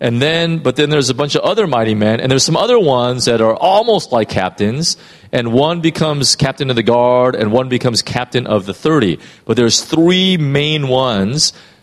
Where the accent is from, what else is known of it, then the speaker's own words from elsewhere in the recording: California, United States; Like when we say, you know, as a Californian, oh man, I wish I had some In-N-Out right now.